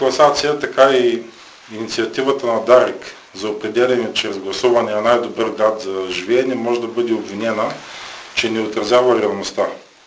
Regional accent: Gabrovo, Gabrovo Province, Bulgaria; Винаги съм обичал родния си град, където я съм бил, за колкото и време да съм отсъствал от Габрово. Все ми е било хубаво да се връщам в него.

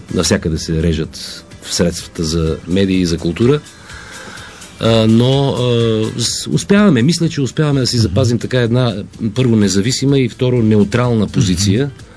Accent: Sofia, Sofia City, Bulgaria; Родом съм от София, но по бащина линия рода ми е от Орешака, Троянския манастир. По майчина от Враца, Добролево. Аз съм роден в София.

